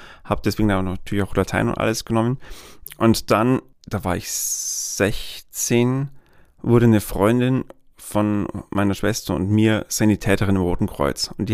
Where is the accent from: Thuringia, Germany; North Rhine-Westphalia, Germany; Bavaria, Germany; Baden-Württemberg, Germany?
Bavaria, Germany; Weiden; Ich bin direkter Weidener, das heißt, ich bin in Weiden geboren worden, im Klinikum in Weiden, lustigerweise als Frühchen und als Zwilling